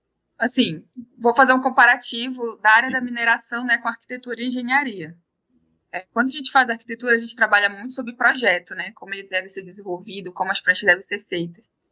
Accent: Tucuruí, Pará, Brazil; eu já fui convidada para dar aula na faculdade lá da minha cidade, né, em Tucuruí.

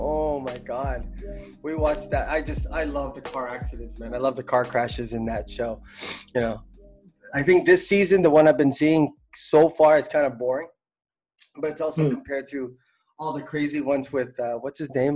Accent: Toronto, Ontario, Canada; we're both from Toronto

